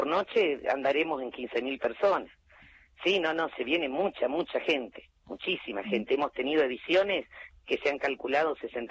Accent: Corrientes, Argentina; yo soy correntina

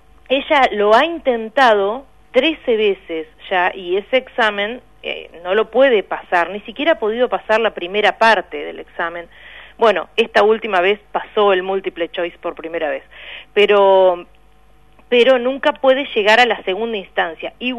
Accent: Gualeguaychú, Entre Ríos, Argentina; Yo soy la ciudad de Gualeguaychú.

